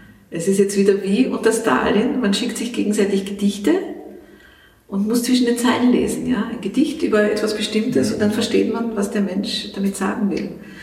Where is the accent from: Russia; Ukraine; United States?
Russia; German is a second language; Also ich als Russin werde halt oft gefragt.